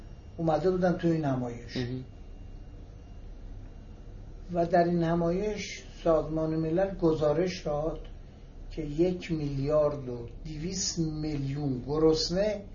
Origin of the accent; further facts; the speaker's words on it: Tehran, Tehran Province, Iran; also born or lived in Malayer; دوران تولد من بله در ملایه متولد شدم و بعد از دو سال پدرم